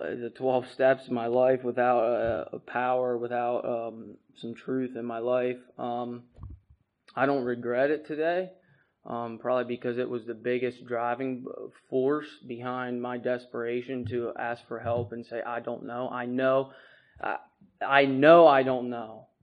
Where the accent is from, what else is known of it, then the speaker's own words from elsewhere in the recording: Perry County, Pennsylvania, United States; I'm from Perry County, Pennsylvania. So that's like hour and a half, hour and 45 minutes away.